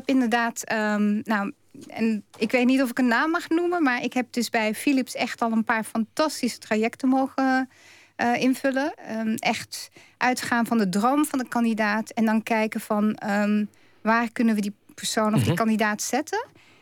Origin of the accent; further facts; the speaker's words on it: Belgium; also born or lived in France; ik ben Belgische en ik heb in Frankrijk gewoond.